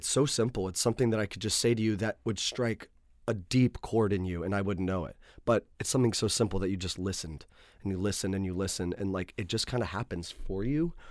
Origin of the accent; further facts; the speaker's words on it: New York, United States; I have similarities to growing up in New York.